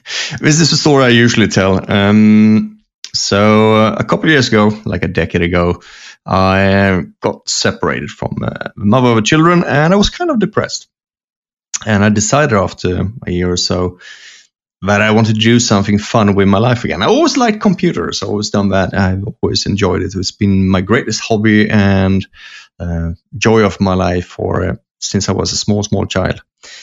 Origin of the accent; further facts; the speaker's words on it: Sweden; English is a second language; up in another part of Sweden, talking about their system, and they were using the same system as in my hometown.